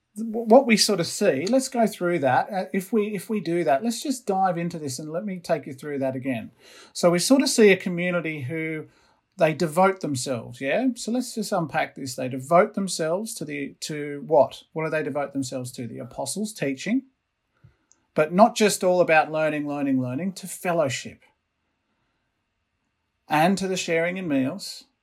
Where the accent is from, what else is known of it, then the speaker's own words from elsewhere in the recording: Blue Mountains, New South Wales, Australia; I grew up in the Blue Mountains, so it's not the country or the city.